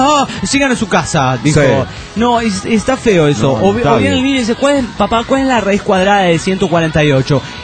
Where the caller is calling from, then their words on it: León, Guanajuato, Mexico; de León, Guanajuato, México.